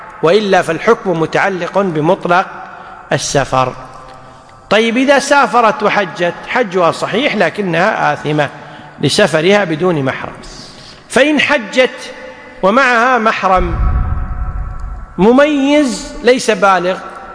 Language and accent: Arabic; Kuwait; مثلا الآن المرأة عندنا في الكويت ممكن تركب سيارتها من الفاحل وتمشي إلى العبدلي مسافة أكثر من 120 كيلو